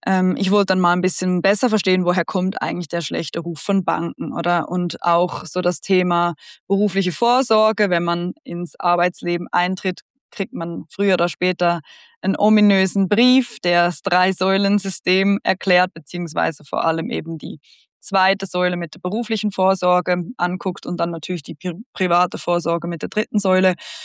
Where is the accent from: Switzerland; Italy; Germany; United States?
Switzerland; Ich bin aus der Schweiz, bin hier aufgewachsen in einem sehr privilegierten Umfeld